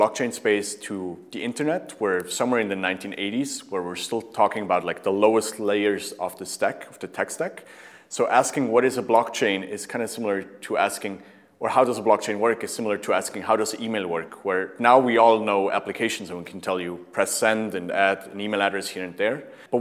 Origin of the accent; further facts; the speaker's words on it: Switzerland; I'm Swiss originally, so I like to be on time and everyone else to be on time. I'm the Swiss person in the office. I was born and raised in Switzerland, stayed there until I was about 18. Still based in Switzerland